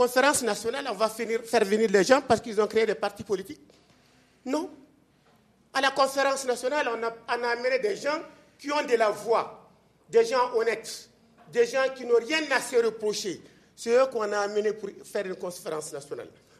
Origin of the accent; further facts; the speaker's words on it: Mali; Je suis du Mali. Je suis à l'intérieur. Nous avons des parents à l'intérieur.